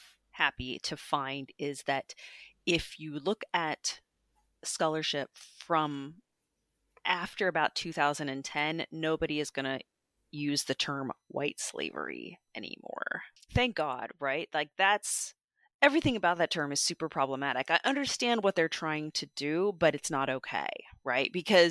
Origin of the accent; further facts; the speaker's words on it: United States; As an American, we get taught things like, you know, when George Washington died, he freed his slaves in his will.